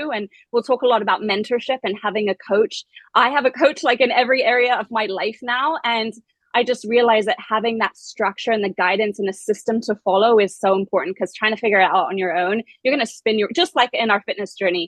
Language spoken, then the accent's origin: English; Malawi; I grew up in Malawi, which is a former British protectorate. So I went to a British school.